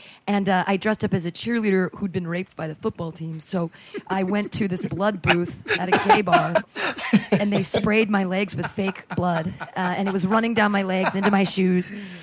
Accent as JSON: {"language": "English", "town": "Danville", "country": "United States", "tie": "born or raised there", "said": "I grew up in Danville. So that was interesting."}